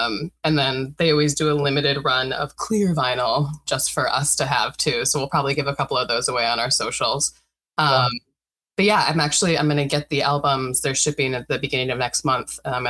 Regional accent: Detroit, Michigan, United States; now in Portland, United States; I came from the Midwest, from like the Detroit area, and I came from there thinking like that's like where rock is.

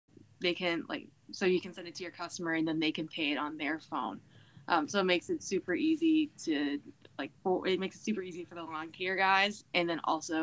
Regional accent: Virginia, United States; So I'm from Virginia. I was raised in Central Virginia. And I lived all over the state.

